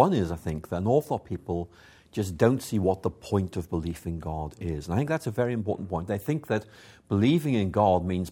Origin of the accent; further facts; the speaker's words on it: Belfast, Northern Ireland, United Kingdom; Well, I was born in Belfast